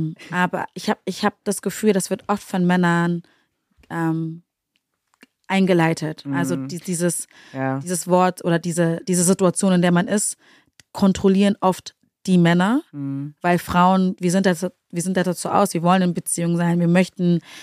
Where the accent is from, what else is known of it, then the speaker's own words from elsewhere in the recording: Berlin, Germany; ich komme ja aus Berlin gebürtig, lebe mein Leben lang schon, habe zwar links, rechts mal gewohnt, aber Berlin ist halt meine Base